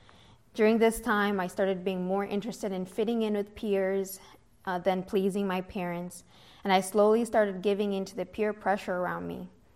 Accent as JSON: {"language": "English", "country": "Kenya", "also_born_or_lived": "United States", "said": "caused them to make the decision to relocate back to my home country in Kenya. We went back in 2014, right in time for me to join high school."}